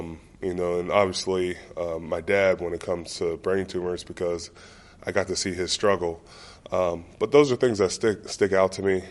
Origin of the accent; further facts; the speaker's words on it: Pittsburgh, Pennsylvania, United States; born there; You know, I was born in Pittsburgh. I lived here about 6 or 7.